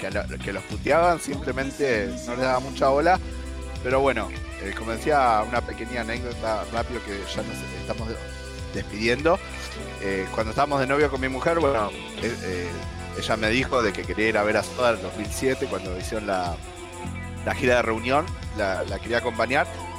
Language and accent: Spanish; Argentina; Somos los argentinos que veníamos a cubrir un poco el horario de madrugada de España.